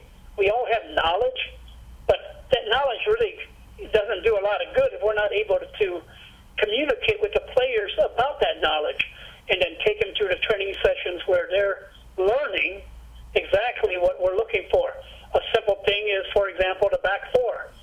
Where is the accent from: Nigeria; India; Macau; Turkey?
Macau; now in United States; I was born and raised in Macau, China